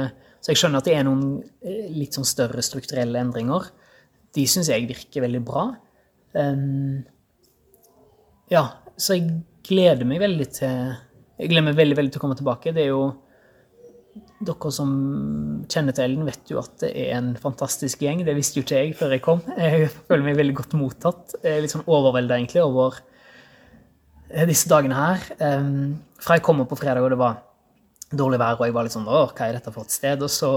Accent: Haugesund, Rogaland, Norway; Jeg er fra Haugesund. Jeg er 32 år gammel.

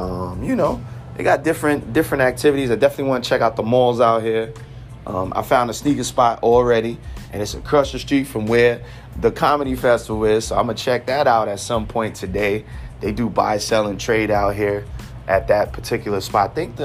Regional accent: New York City, New York, United States; I grew up on New Jersey Avenue. Jimmy Schmitz grew up one block over on Vermont. Okay, so I'm just saying, anything is possible. If he got a star on the Hollywood Walk of Fame, then … could do the same thing

